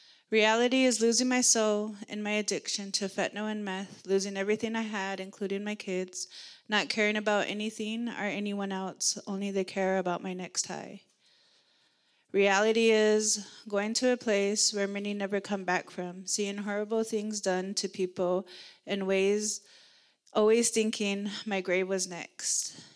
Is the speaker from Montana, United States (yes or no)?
yes; Montana, United States; I am from the Northern Cheyenne Indian Reservations, which is located in eastern Montana.